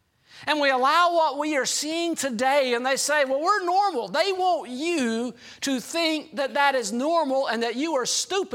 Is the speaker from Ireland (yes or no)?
no; Georgia, United States; you got to remember, I grew up in South Georgia.